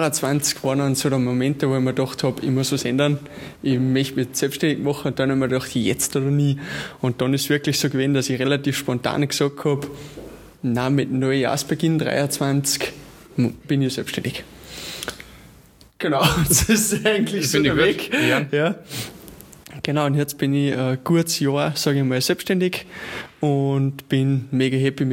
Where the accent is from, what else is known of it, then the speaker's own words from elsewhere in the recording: St. Johann im Pongau, Salzburg, Austria; bin aus St. Johann in Bongau, also sprich Salzburg-Land.